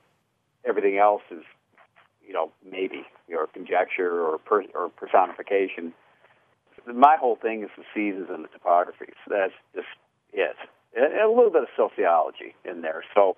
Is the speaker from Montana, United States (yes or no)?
yes; Billings, Montana, United States; I heard that tune when I was growing up in Billings and played every winter